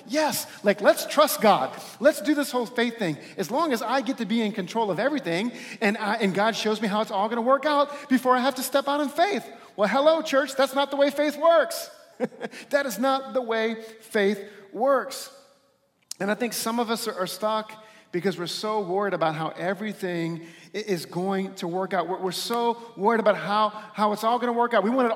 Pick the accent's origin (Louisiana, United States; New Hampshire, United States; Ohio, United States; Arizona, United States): Louisiana, United States; New Orleans; now in Buffalo, United States; I didn't have it all figured out when we moved from my hometown of New Orleans up to Amy's hometown of Buffalo, New York